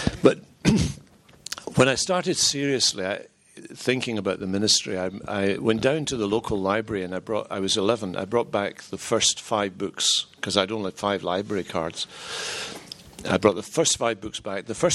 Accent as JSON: {"language": "English", "town": "Hamilton", "region": "Scotland", "country": "United Kingdom", "tie": "born or raised there", "also_born_or_lived": "Glasgow", "said": "we moved out to a place called Hamilton, just south of Glasgow, where I grew up. And my parents were Baptists. Well, they weren't really. They became Baptists when we moved to Hamilton, and it was a Baptist church I grew up in."}